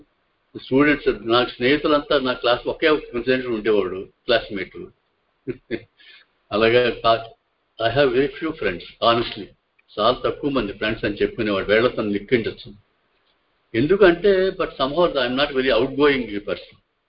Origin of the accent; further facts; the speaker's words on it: Gummaluru, Andhra Pradesh, India; also born or lived in Chennai; నేను పుట్టింది గుమ్మలూరు అంటే జిన్నూరుకి 3 కిలోమీటర్ దూరంగా లోపలి. గుమ్మలూరు అంటే నా పుట్టిన స్థలం, తర్వాత పెరిగింది కొంచెం 2-3 ఏళ్ళు పెరిగింది, 4-5 క్లాస్ వరకు అక్కడిక్కడే